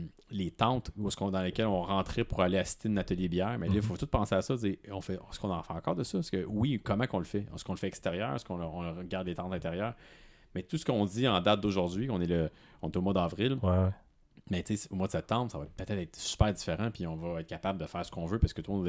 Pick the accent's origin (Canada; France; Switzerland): Canada; Montreal, Quebec; Mais tu sais, on est tous de Montréal, fait qu'on est, on fait le travail de Montréal.